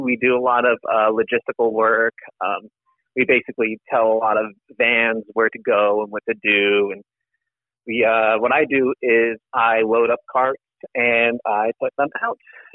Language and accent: English; Riverside, California, United States; I'm actually from Riverside, California.